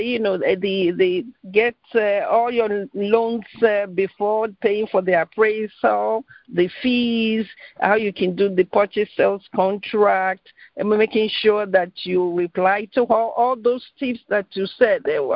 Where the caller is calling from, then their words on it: Florida, United States; I'm from Florida.